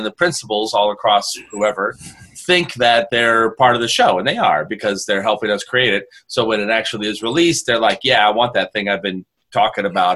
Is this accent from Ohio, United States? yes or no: yes; Ohio, United States; I grew up in Ohio, went to school in Cincinnati.